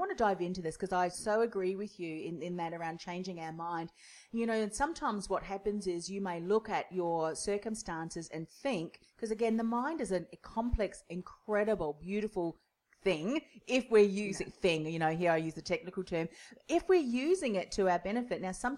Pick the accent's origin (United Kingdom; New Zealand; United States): New Zealand; I remember at school, I grew up in New Zealand